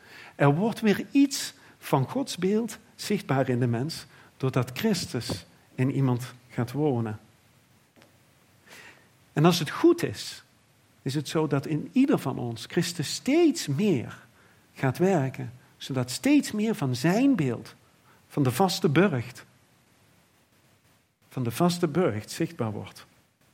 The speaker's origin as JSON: {"language": "Dutch", "town": "Sint Odiliënberg", "region": "Limburg", "country": "Netherlands", "tie": "born or raised there", "said": "Vroeger toen ik klein was, ik ben opgegroeid in Sint-Udiliënberg. En dat is maar 2 dorpen van Montfort af."}